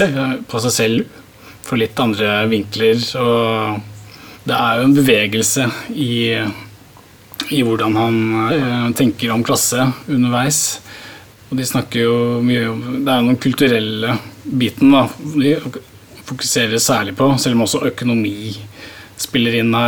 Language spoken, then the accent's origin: Norwegian; Oslo, Norway; Jeg er født og oppvokst i Oslo, på Lilleaker, som da er vest i Oslo, men som er et sted med arbeiderklassebakgrunn fra gammelt av, med alle fabrikkene som var langs Lysakerelva.